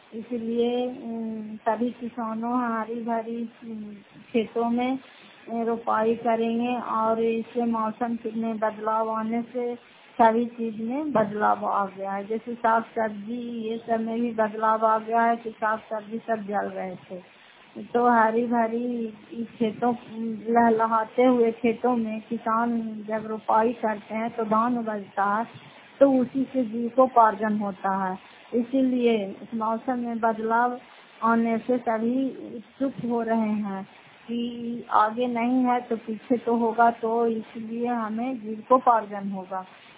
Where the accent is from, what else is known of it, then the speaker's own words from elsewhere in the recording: Bihar, India; घर फतेहपुर पंचायत मकौटा जिला नालंदा प्रा पछड़ा ब्लॉक की निवासी हूँ।